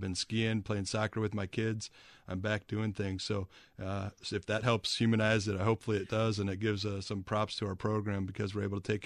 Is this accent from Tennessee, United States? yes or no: no; Akron, Ohio, United States; now in Wisconsin, United States; I trained the majority of my life in Ohio. I grew up in Akron and went to Ohio State University.